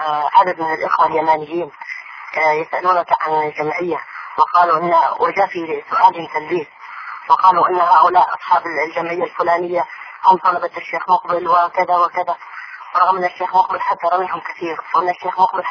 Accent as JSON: {"language": "Arabic", "region": "Hadramaut", "country": "Yemen", "said": "عندنا في حضرموت"}